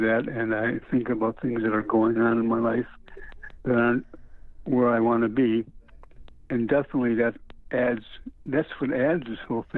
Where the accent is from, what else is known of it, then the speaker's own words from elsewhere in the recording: Detroit, Michigan, United States; born there; Especially, I was born in Detroit, so I mean, it's in my blood.